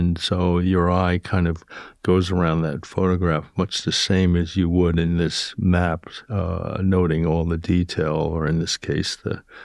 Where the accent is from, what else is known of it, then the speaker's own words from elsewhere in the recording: United States; I say my own country, but I am Japanese American, and grew up in the United States with not a lot of knowledge about Japan.